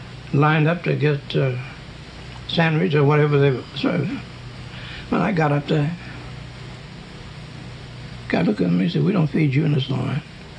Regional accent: Mississippi, United States; I wasn't accustomed to that, you know. Even if I was from Mississippi, I thought I got away from that.

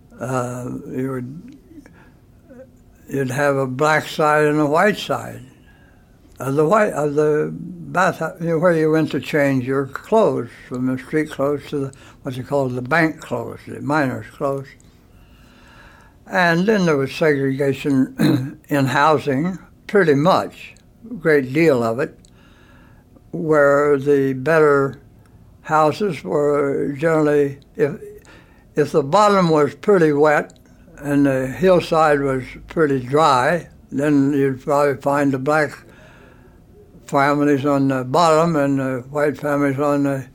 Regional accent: Appalachia, United States; also born or lived in Indiana / Kentucky / West Virginia; Well, the tenderest years, until I was 10, I lived in Indiana, southwestern Indiana, in a rural community. And then for the rest, I lived in Appalachia, Kentucky, and West Virginia.

